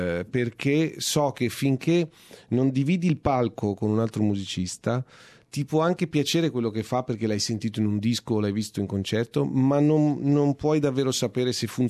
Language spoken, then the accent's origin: Italian; Florence, Tuscany, Italy; siamo cresciuti insieme a Firenze